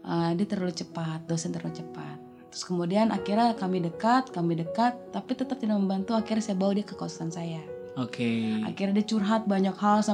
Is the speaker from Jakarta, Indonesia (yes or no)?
yes; Jakarta, Indonesia; Aku lahir di Jakarta.